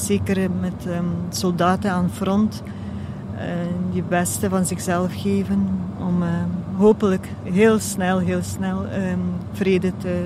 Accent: Ukraine; now in Belgium; ik ben afkomstig uit Oekraïne, maar al 30 jaar hier in Vlaanderen.

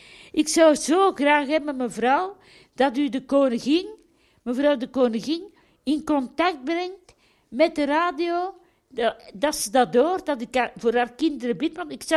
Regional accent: Duffel, Flanders, Belgium; now in Geel, Belgium; In Duffel heb ik ook in de psychiatrie gezeten. Daar waar ik geboren ben en waar ik gewoond heb. Tot mijn 38 jaar en dan naar Geel gekomen, naar het OPZ.

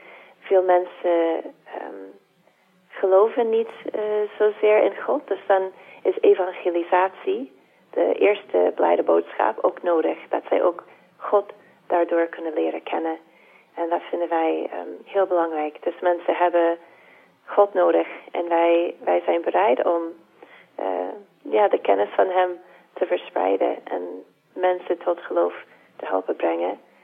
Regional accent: Tennessee, United States; Dutch is a second language; moved away as an adult; now in Sittard, Netherlands; Ik woon in Sittard in het zuiden van Nederland, maar ik kom niet oorspronkelijk uit Nederland. Ik ben Amerikaans. Ik ben Dominicanes van Sint Cecilia en ons moederhuis ligt in Nashville, Tennessee. En ik ben van daaruit naar Nederland gekomen.

